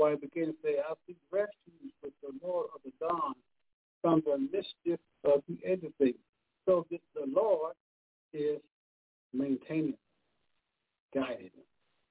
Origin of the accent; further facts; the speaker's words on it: United States; I'm not from here. Say it that way you go. I'm from America.